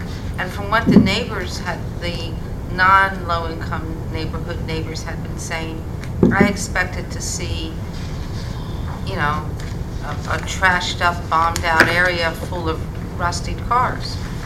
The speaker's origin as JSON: {"language": "English", "town": "Baltimore", "region": "Maryland", "country": "United States", "tie": "born or raised there", "said": "I thought it was going to look like, horrible parts of my hometown, Baltimore."}